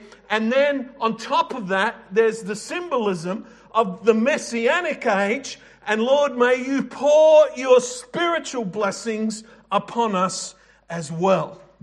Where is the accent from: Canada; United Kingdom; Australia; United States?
Australia; Adelaide, South Australia; now in Brisbane, Australia; So we drink, especially up here in Bris Vegas, where I grew up in Adelaide.